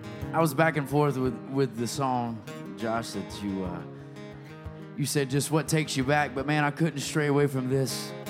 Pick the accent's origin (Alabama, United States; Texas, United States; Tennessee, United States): Alabama, United States; Selma; I'm from the great state of Alabama. We used to meet halfway between my hometown of Selma, Alabama, and my dad's town where he lived in Jackson, Alabama.